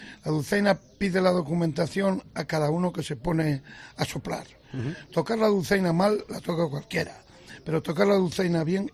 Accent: Grijota, Castile and León, Spain; also born or lived in Palencia; Yo nací en Grijota, viví allí hasta la mili, prácticamente, y después ya nos trasladamos a Palencia con toda la familia.

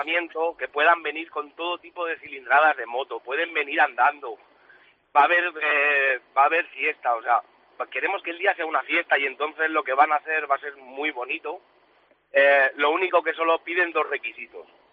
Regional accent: Spain; Yo soy un ponedor español, me quedo aquí.

